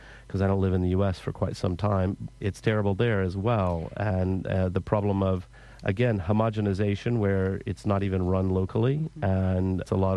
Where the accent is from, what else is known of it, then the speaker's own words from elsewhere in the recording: Huntsville, Alabama, United States; So I grew up in Huntsville, Alabama, and when I was a teenager, I was a newspaper delivery boy